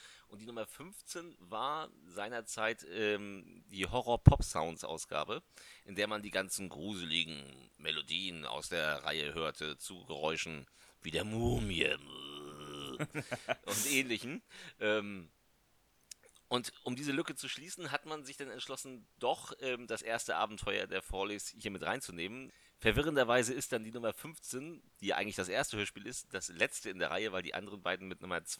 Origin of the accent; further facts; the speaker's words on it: Lübeck, Schleswig-Holstein, Germany; er war geborener Lübecker. Also kam aus meiner Heimatstadt